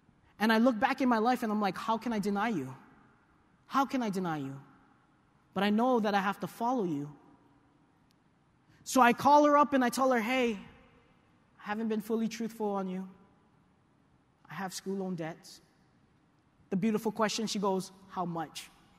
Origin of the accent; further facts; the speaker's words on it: Hawaii, United States; Plus two, I'm from Hawaii. We talk pidgin, so sorry.